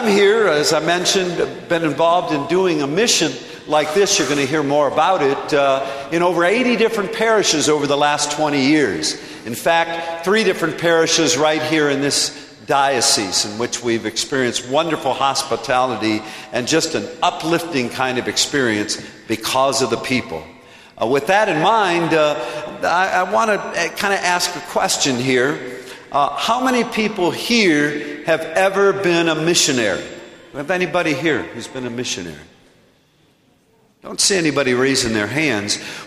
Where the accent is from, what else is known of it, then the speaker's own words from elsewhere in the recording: Akron, Ohio, United States; now in Cleveland, United States; I'm a diocesan priest in Cleveland, Ohio, that diocese. I'm from Akron.